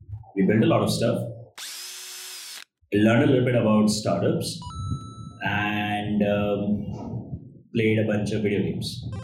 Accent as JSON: {"language": "English", "town": "Ahmedabad", "region": "Gujarat", "country": "India", "tie": "born or raised there", "also_born_or_lived": "Chennai", "said": "I grew up in Ahmedabad. Parents and a lot of the family still there. Then got an admitted in IIT Madras, moved to Chennai for that."}